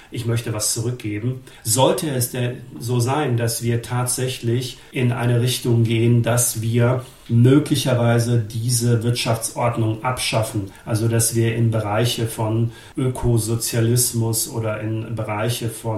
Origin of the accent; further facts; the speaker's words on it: Germany; Ich persönlich liebe mein Land, ich liebe Deutschland sehr. Das ist meine Heimat und das ist meine erste Heimat.